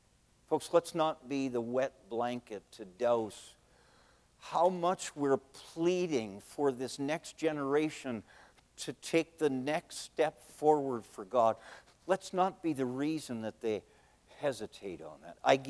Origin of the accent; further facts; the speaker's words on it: Niagara Falls, Ontario, Canada; After I graduated from Bible College in 1983, I returned to my hometown, home church, Niagara Falls, Ontario.